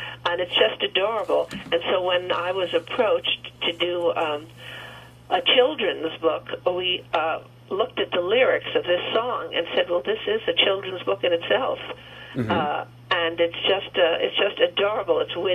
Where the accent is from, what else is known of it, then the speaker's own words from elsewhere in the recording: Jersey City, New Jersey, United States; I was born in Jersey City. Mm-hmm. Grew up in New Jersey